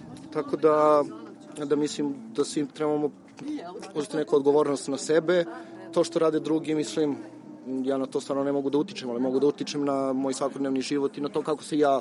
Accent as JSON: {"language": "Serbian", "town": "Bor", "region": "Southern and Eastern Serbia", "country": "Serbia", "tie": "born or raised there", "said": "zato što sam ja rodom iz Bora. Mislim da je zagađeno sve što postoji ovde."}